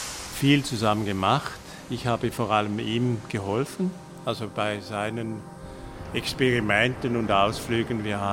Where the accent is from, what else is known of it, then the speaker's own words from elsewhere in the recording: Switzerland; Bei mir ist es so, als Schweizer Filmer, mit der Arbeit, die ich mache, mit meinen essayistischen Filmen, da kannst du nicht reich werden.